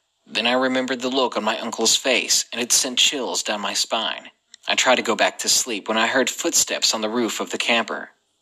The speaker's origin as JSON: {"language": "English", "region": "Nevada", "country": "United States", "tie": "born or raised there", "said": "I'm Native American, and I live in northern Nevada, in a rural area, so I grew up near animals and the outdoors."}